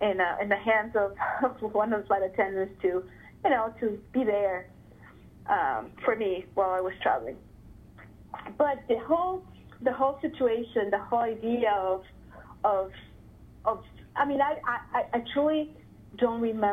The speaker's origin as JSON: {"language": "English", "country": "Ecuador", "tie": "born or raised there", "said": "when I was living in Ecuador, when I was growing up in Ecuador."}